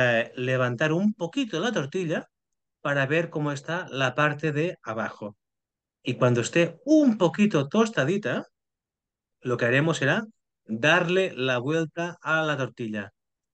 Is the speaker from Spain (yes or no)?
yes; Catalonia, Spain; como soy catalán